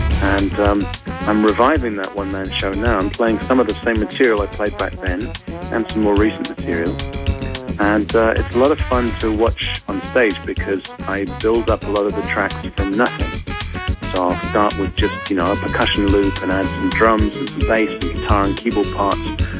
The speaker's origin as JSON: {"language": "English", "region": "London", "country": "United Kingdom", "tie": "born or raised there", "also_born_or_lived": "Europe", "said": "I grew up in London and around Europe"}